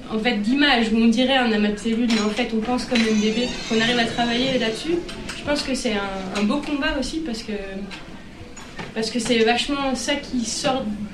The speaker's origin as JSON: {"language": "French", "country": "France", "said": "Et bon, moi, je suis française et j'ai l'impression qu'ici, c'est pareil."}